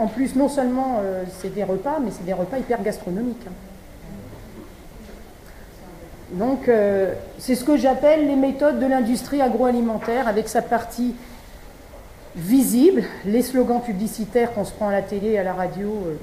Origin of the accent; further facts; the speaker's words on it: Brittany, France; Je parle de la Bretagne, je suis bretonne